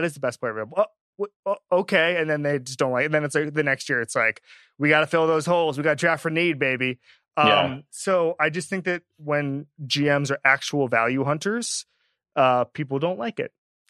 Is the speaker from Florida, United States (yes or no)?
yes; Florida, United States; because I'm from Florida where it's like, we'll just find some guy.